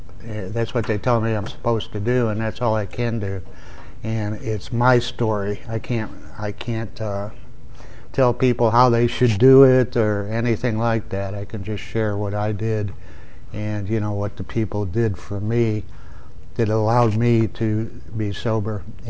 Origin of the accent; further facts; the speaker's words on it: Cleveland, Ohio, United States; born there; I was born in Cleveland, Ohio, on November 1st, 1946. So you don't have to figure out how old I am.